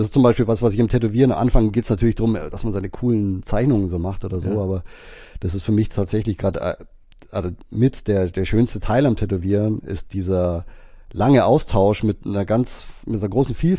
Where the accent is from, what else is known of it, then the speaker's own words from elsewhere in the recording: Landsberg am Lech, Bavaria, Germany; Ich komme aus Landsberg am Lech. Das ist westlich von München.